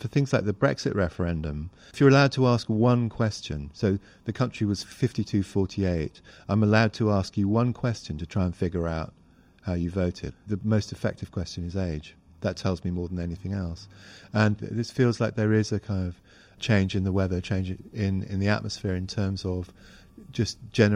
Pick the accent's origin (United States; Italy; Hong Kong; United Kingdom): Hong Kong; I grew up in Hong Kong